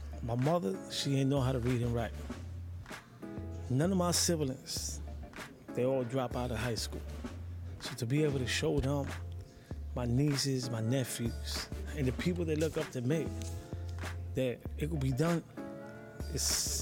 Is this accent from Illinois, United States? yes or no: no; Bronx, New York, United States; I said, I'm from New York, the Bronx.